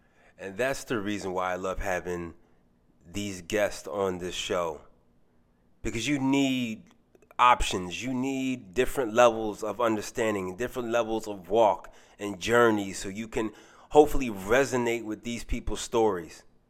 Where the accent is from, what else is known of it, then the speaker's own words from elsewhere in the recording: Waldorf, Maryland, United States; That's exactly where I grew up at.